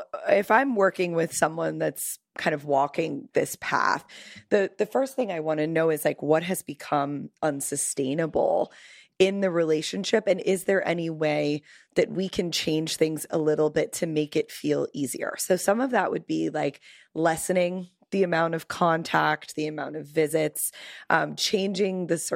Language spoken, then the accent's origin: English; Florida, United States; I'm from Florida, so I know that.